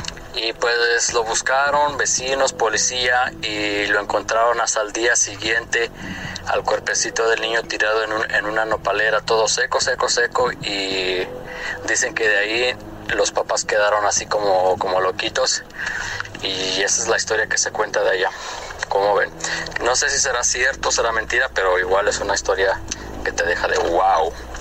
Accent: Mexico; moved away; Allá de donde yo soy, hay un par de... Bueno, no sé si todavía estén, ¿verdad? Eso pasó cuando yo estaba allá en México hace más de 15 años.

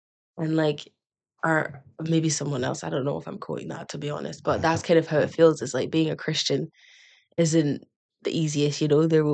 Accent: Scotland, United Kingdom; because growing up in Scotland, I could feel a bit out of touch with like my Nigerian culture.

